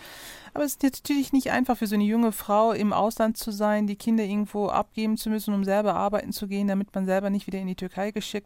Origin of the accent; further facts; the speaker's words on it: Neuss, North Rhine-Westphalia, Germany; aber als Heimattitel ist schon Neuss, ja.